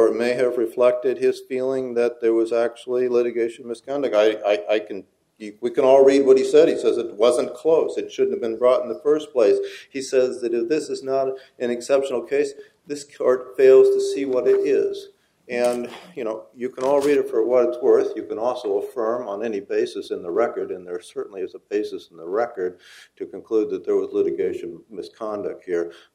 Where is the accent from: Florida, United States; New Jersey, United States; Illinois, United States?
Illinois, United States; Chicago; I'm from Chicago, where I practiced in the Northern District of Illinois for 33 years